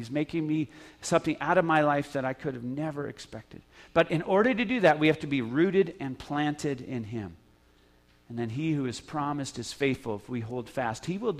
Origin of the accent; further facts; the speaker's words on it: Spokane, Washington, United States; The church I grew up in Spokane